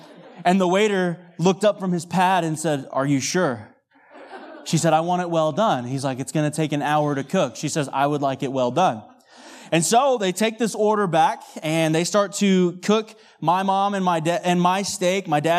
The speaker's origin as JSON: {"language": "English", "region": "Texas", "country": "United States", "tie": "born or raised there", "said": "Now, I grew up in Texas. We're beef eaters."}